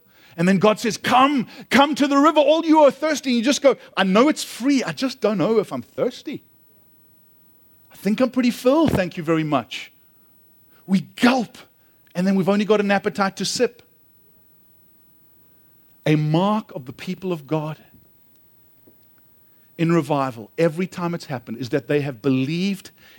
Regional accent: South Africa; I'm a South African. You never come empty-handed.

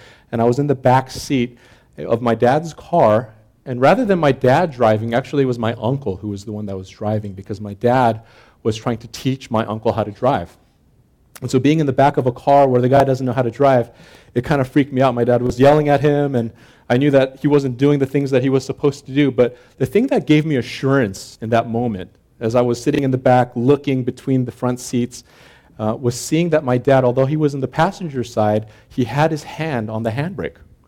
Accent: South Korea; English is a second language; now in United States; I would get teased quite a bit because I was culturally different. So things like picking your nose, which is common in Korea and it's okay, was not acceptable in the US.

